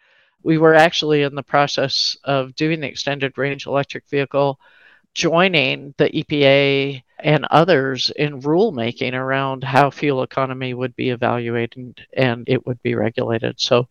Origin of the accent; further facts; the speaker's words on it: Canada; I am very happy to say I'm also Canadian.